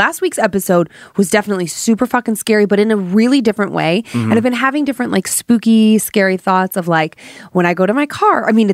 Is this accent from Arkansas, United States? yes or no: no; Cleveland, Ohio, United States; Growing up in Cleveland, this was a really big story